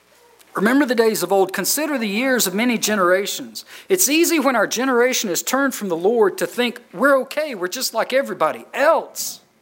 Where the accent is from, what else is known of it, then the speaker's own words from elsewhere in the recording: Georgia, United States; I remember growing up in Georgia, it can get hot in the summertime.